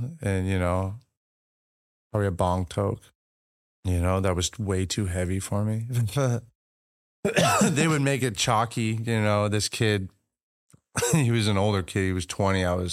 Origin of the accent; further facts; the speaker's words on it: Washington, United States; I grew up in Washington and it's rainy, cloudy, cold, awful weather.